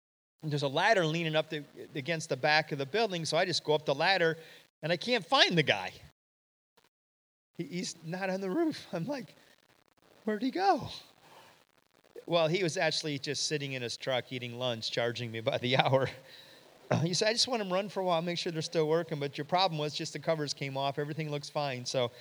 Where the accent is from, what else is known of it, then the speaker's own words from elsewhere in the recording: Michigan, United States; I say roof. I'm from Michigan. We have roofs.